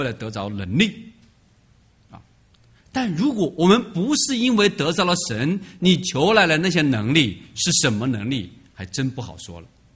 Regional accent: China; 我们中国人呢，可能是受佛教的影响，从小就知道要积功德。

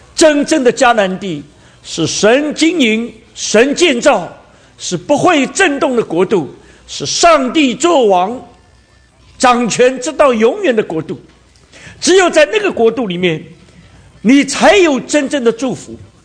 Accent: China; 我们华人、我们中国人呢，用词用的真不错。

